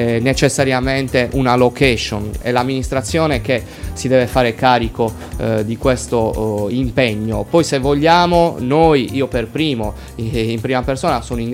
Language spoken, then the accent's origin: Italian; Cagliari, Sardinia, Italy; Io da cagliaritano, prima ancora che da amministratore, da appassionato di sport, conoscevo già il problema